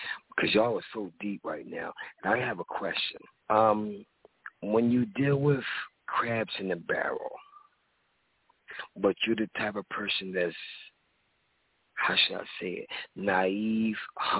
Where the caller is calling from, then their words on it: Philadelphia, Pennsylvania, United States; calling from Philly.